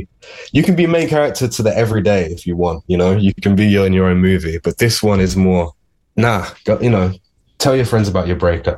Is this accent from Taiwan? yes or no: no; United Kingdom; Like again, the album was like a comment on my life growing up in Britain and working classness and a lot of stuff.